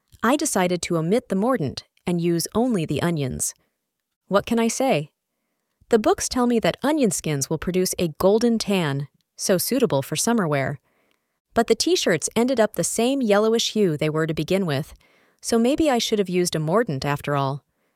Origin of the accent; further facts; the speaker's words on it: England, United Kingdom; moved away as an adult; now in United States; Now I come from England, where the cheddar cheese, like the heroic Englishman, is pale and strong